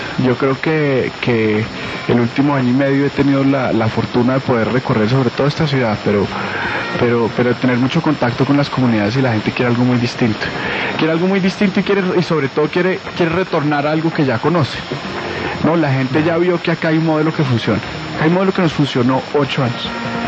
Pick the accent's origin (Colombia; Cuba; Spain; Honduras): Colombia; nos caracteriza como colombianos